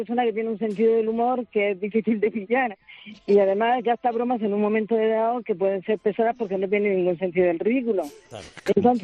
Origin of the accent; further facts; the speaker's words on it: Lorca, Region of Murcia, Spain; Yo soy de Lorca.